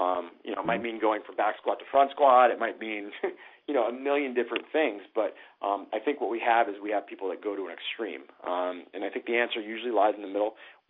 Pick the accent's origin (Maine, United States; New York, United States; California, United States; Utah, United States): Maine, United States; I'm born and raised in Maine, so I grew up a, you know, kind of a Red Sox fan